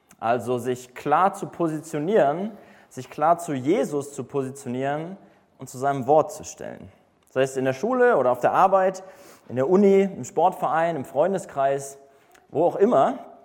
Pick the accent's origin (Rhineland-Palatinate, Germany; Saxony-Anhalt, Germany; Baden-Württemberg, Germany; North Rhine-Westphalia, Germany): North Rhine-Westphalia, Germany; Wuppertal; Oder ich musste daran denken, dass ich in Wuppertal, wo ich herkomme